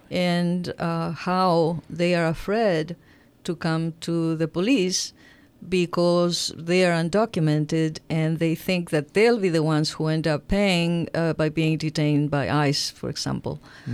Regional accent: Ecuador; now in United States; I'm originally from Ecuador. I came here in 69. So my home is this really... My kids grew up here. We are a biracial family.

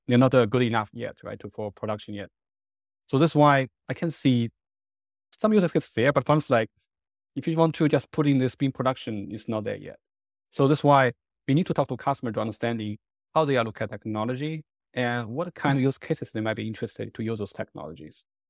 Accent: Huangshan, Anhui, China; I grew up in Huangshan, right? The Yellow Mountain is my hometown. It's like a small city. I call it tier 4, tier 3 city in China.

